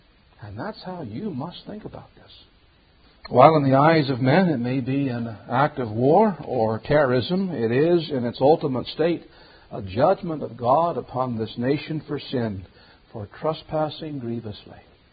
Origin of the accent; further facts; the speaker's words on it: United States; I'm not opposed to that. I am an American.